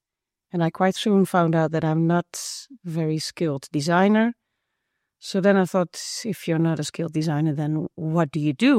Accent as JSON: {"language": "English", "region": "Zeeland", "country": "Netherlands", "tie": "born or raised there", "said": "I was born and raised in Zeeland, a province in the southwest of the Netherlands. And when I turned 18, I went to Eindhoven to study architecture or building engineering or a combination of the both."}